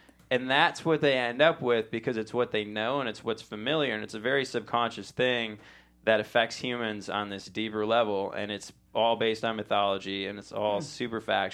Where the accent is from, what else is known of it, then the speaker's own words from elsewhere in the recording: United Kingdom; Actually, I'm British, first of all.